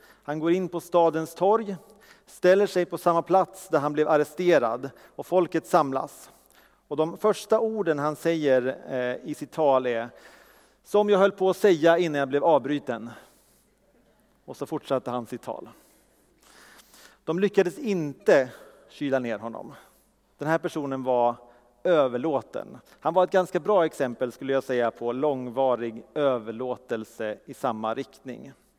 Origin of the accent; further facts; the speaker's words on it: Leksand, Dalarna County, Sweden; now in Falköping, Sweden; Jag kommer ursprungligen från Leksand i Dalarna, men det hörs inte alls. Jag bor i Falköping